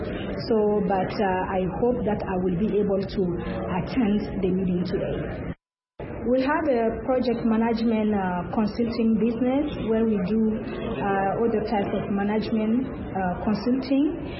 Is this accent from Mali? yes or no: yes; Mali; I'm from Mali, West Africa.